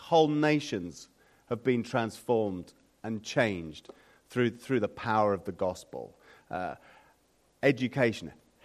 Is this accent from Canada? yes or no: no; England, United Kingdom; Goodness me, what's become of me? I'm an Englishman. In the biscuit tin, thank you very much.